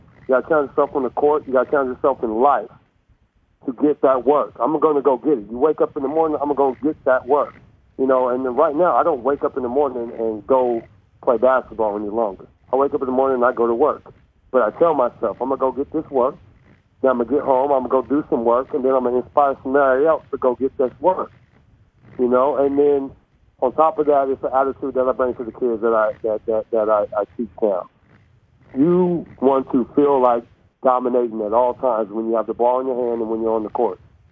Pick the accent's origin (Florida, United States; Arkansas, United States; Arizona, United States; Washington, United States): Washington, United States; Tacoma; hey, I'm from Tacoma, Washington. I went to Stanley Elementary on the hilltop. 253.